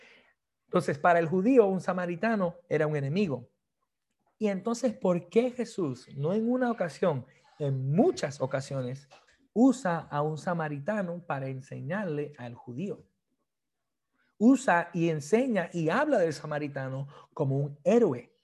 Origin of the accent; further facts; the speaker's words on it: Puerto Rico; Yo soy boricua, para que tú lo sepas.